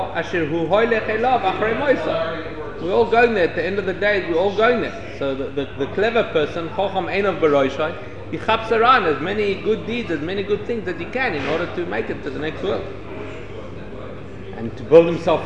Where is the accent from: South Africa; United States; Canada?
South Africa; Like the first time I went to America, I was from South Africa, I've never seen anything like it, right?